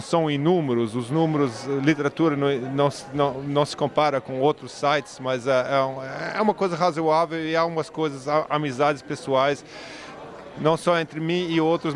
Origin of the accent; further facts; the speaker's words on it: Brazil; Portuguese is a second language; now in Frankfurt, Germany; Eu cresci no Brasil, vivi 6 anos no Brasil.